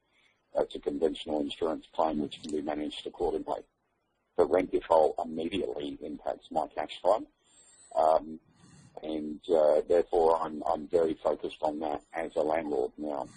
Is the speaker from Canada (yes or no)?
no; Australia; now in United States; I'm an Australian living in America that actually is ringing into this call from Toronto, so work that one out. I moved over to the US around about 6 years ago